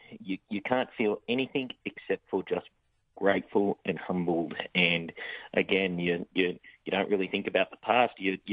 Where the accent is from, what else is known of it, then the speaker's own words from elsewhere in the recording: Australia; I think it's part of the DNA of being Australian is that you sit there and you always think that you're the other people are the ones that are more worthy.